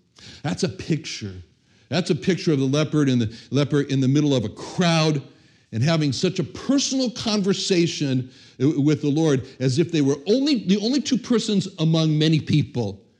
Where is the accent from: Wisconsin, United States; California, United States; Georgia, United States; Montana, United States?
California, United States; Los Angeles; You know, it's like when I was when I was growing up in Los Angeles, all my friends, I didn't know anybody wasn't Jewish.